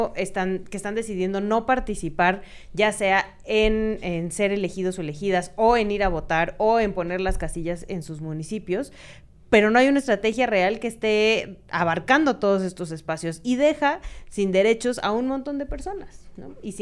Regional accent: Hermosillo, Sonora, Mexico; now in Mexico City, Mexico; ver lugares como mi pueblo en Hermosillo

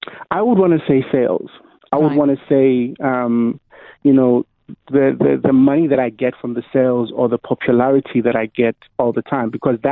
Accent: Soshanguve, Gauteng, South Africa; where I grew up in Soshanguve in Pretoria, and there were no celebrities

